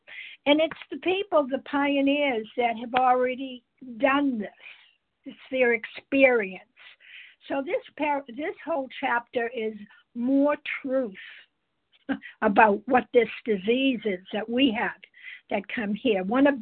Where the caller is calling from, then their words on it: Massachusetts, United States; I'm calling from Massachusetts